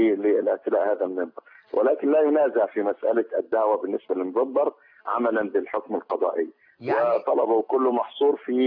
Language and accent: Arabic; Egypt; وعلى بلدنا مصر